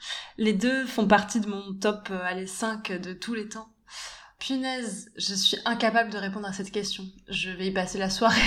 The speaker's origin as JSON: {"language": "French", "town": "Antibes", "region": "Provence-Alpes-Côte d'Azur", "country": "France", "tie": "born or raised there", "also_born_or_lived": "Ireland", "said": "Donc moi, j'ai grandi à Antibes, à côté de Nice"}